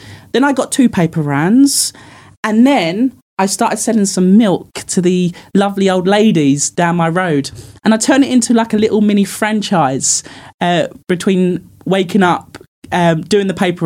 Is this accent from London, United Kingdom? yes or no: no; East of England, United Kingdom; And I grew up in Essex.